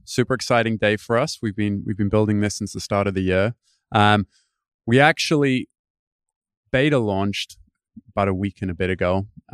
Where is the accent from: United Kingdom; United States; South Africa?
United Kingdom; For listeners, I am British, but yes, my accent is slightly mangled now.